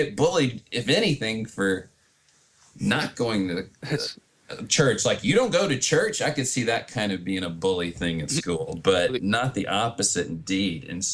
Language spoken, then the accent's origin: English; Arkansas, United States; I am from Arkansas, and I've always been a huge fan of the Arkansas Razorbacks.